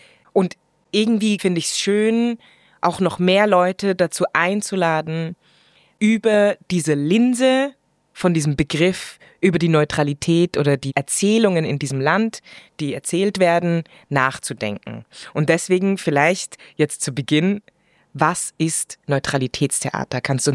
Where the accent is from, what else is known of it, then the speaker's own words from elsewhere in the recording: Munich, Bavaria, Germany; now in Switzerland; Wir kommen ja eigentlich beide aus München und sind in die Schweiz migriert, sind hier zugewanderte AusländerInnen.